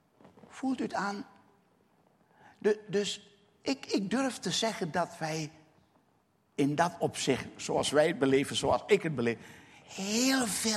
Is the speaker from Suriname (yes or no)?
yes; Suriname; now in Netherlands; Ik ben een echte Surinamer, ook nog gebleven. Dus het feit dat ik in Nederland woon, is voor mij een van de meest verschrikkelijke dingen geweest.